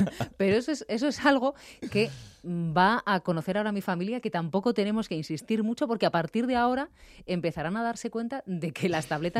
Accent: Basque Country, Spain; ahí en el País Vasco, de donde soy yo, siempre hace mucho frío

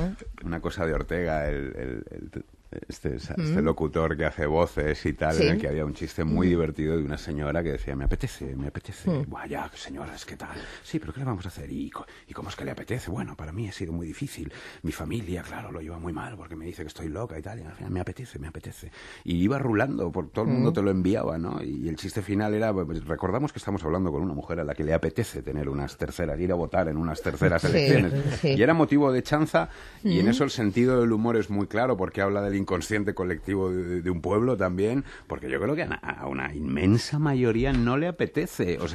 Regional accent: Valencian Community, Spain; Yo como valenciano, que he vivido la actualidad política de mi tierra día a día

